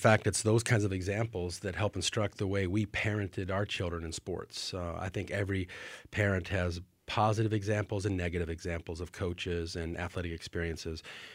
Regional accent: Indiana, United States; now in Texas, United States; Yeah, so I grew up in Indiana, so early on, basketball was my game.

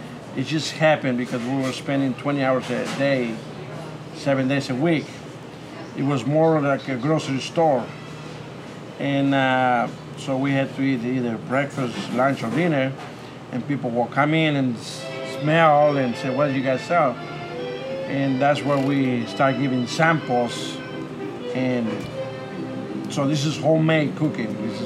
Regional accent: Silao, Guanajuato, Mexico; now in Kansas City, United States; And I'm from Mexico, more especially from Silao, Guanajuato. And I've been here 35 years in Kansas City

